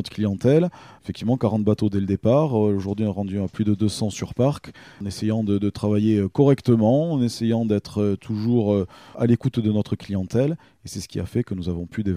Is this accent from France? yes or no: yes; Lavardac, Nouvelle-Aquitaine, France; je viens du Lot-et-Garonne, précisément de Lavardac, un village dans l'Albret.